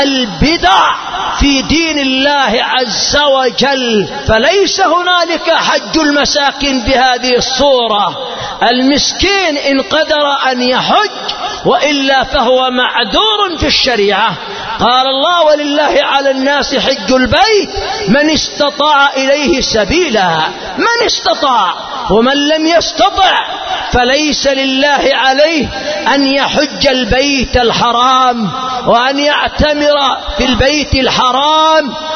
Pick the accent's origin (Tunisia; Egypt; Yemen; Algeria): Yemen; وإما عرف عندنا في اليمن من الأخطاء أنه في أول جمعة من رجب يذهب من يذهب إلى